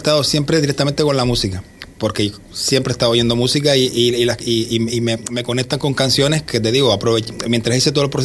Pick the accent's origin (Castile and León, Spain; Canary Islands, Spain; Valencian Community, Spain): Canary Islands, Spain; Gran Tarajal; sobre todo en el municipio de Tuineje, que yo soy de Gran Tarajal